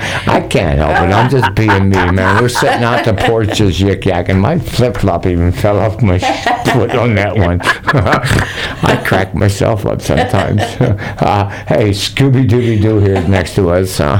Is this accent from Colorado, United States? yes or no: no; Pittsburgh, Pennsylvania, United States; Of course, I hated him because I was from Pittsburgh.